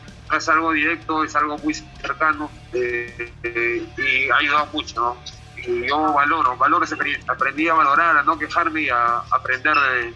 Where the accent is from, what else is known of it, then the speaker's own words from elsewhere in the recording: Miraflores, Lima, Peru; Yo crecí acá en Miraflores